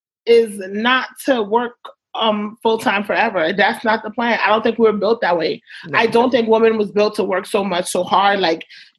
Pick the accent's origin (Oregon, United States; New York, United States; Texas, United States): New York, United States; I think growing up in New York, growing up Haitian in New York, let's break it down, right? Growing up Seven Adventist Haitian and in New York, it's a different lifestyle.